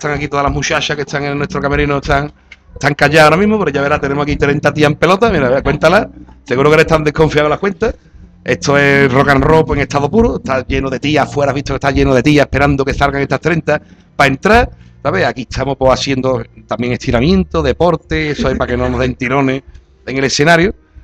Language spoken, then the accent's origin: Spanish; Seville, Andalusia, Spain; born there; moved away as an adult; now in Barcelona, Spain; porque como nací en Sevilla y me vine aquí a trabajar a Barcelona